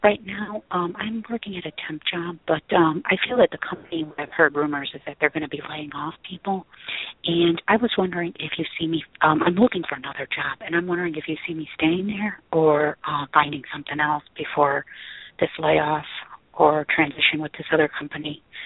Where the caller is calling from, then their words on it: Chicago, Illinois, United States; I'm calling from Chicago.